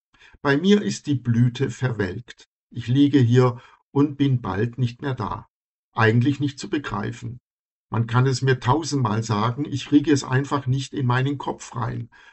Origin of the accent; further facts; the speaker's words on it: Italy; Ich bin ja auch Italiener.